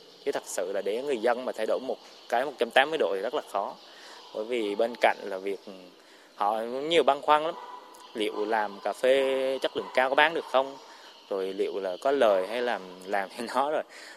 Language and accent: Vietnamese; Central Highlands, Vietnam; also born or lived in Ho Chi Minh City; Bởi vì lớn lên từ nhỏ lớn ở Tây Nguyên thì đất rộng mà người thưa mà.